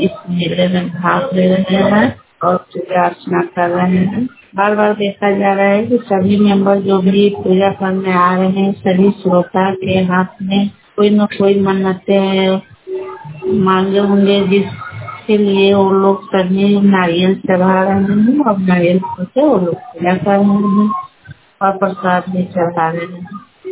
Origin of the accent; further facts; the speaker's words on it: Lalganj, India; और मैं लालगंज के गौरा मदन सिंह निवासी के रहने वाली हूँ